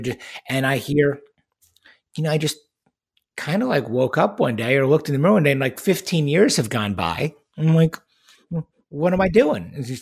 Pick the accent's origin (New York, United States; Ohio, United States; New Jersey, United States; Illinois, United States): New York, United States; So where I grew up on Long Island and in New York, I was a big tennis player, you know, growing up.